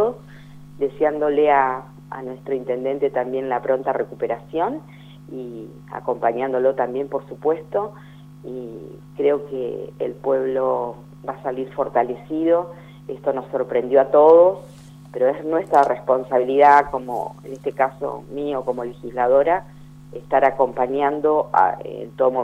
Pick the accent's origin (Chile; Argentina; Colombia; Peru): Argentina; esto que nos toca vivir como pueblo argentino